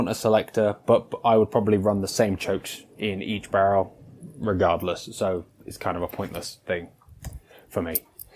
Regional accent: England, United Kingdom; I'm like, no, I'm English.

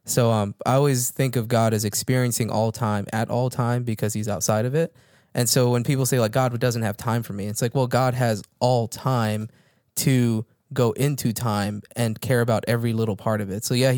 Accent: Florida, United States; Because I grew up in South Florida, so I've been in multiple hurricanes.

